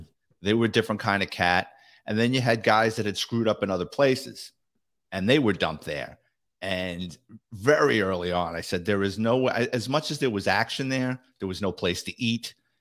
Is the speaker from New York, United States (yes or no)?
yes; Throgs Neck, New York, United States; Like growing up in Frog's Neck, there was so many car thieves.